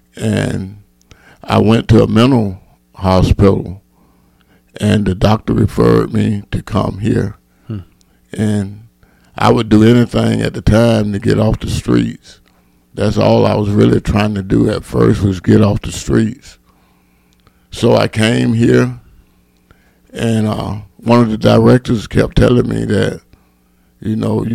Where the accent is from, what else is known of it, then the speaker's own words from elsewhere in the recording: Union Springs, Alabama, United States; I grew up in Union Springs, Alabama. It's a small town. I'm 58 years old